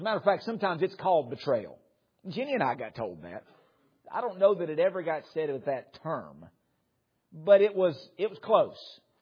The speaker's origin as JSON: {"language": "English", "region": "the South", "country": "United States", "said": "you're in the Northwest or in the Midwest. I'm from the South."}